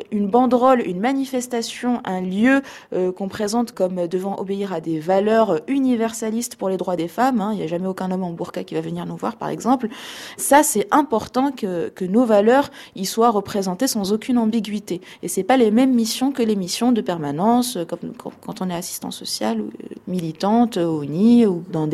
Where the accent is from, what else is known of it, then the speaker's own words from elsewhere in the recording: Morocco; born there; Déjà, je suis née au Maroc.